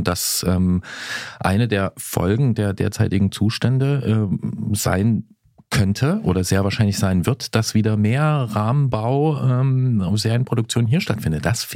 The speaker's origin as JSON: {"language": "German", "region": "East Germany", "country": "Germany", "said": "Ich komme aber auch aus Ostdeutschland."}